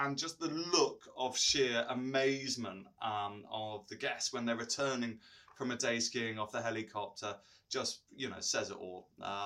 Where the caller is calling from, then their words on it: Petropavlovsk-Kamchatsky, Kamchatka Krai, Russia; Yes, I'm joining you from Petropavlovsk from Kamchatka